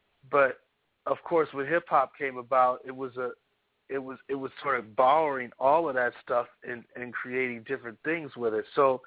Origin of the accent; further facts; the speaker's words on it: Milwaukee, Wisconsin, United States; I feel one is I'm from Milwaukee originally.